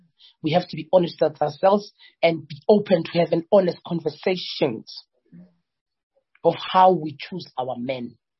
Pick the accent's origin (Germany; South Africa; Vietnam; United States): South Africa; And because I travel and I've understood how much we've sold ourselves so cheap as South African women.